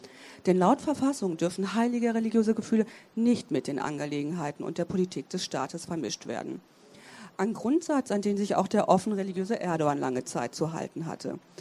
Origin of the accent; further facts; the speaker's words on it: Herne, North Rhine-Westphalia, Germany; Das ist jetzt nichts gegen meine Heimatstadt